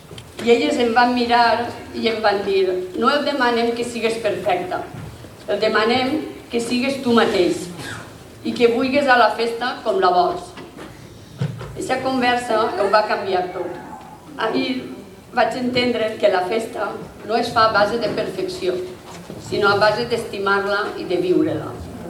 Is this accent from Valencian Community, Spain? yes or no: yes; Pego, Valencian Community, Spain; si tindria prou força per a representar el meu poble, siguent la primera dona ambaixadora del poble de Pego